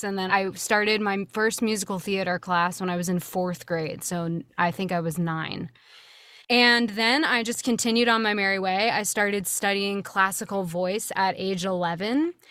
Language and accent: English; Swarthmore, Pennsylvania, United States; Originally, I'm from a small town called Swarthmore. It's right outside of Philadelphia, Pennsylvania.